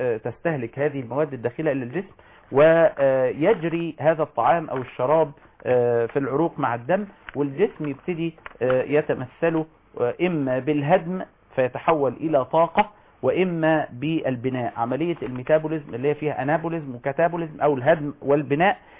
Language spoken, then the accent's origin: Arabic; Egypt